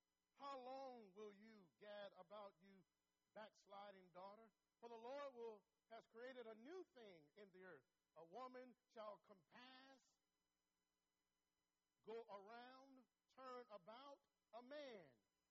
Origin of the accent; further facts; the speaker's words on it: San Antonio, Texas, United States; And so it caused me to think about growing up in San Antonio, Texas.